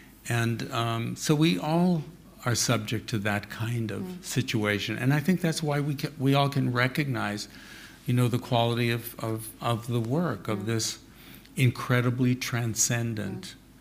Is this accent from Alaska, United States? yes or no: no; Minnesota, United States; I grew up in Minnesota, and I spent summers on a farm and things like that.